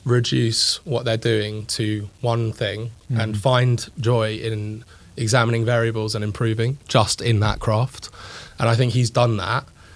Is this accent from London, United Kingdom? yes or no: yes; London, United Kingdom; because my first gig, and growing up in London, my first gig was when I was 13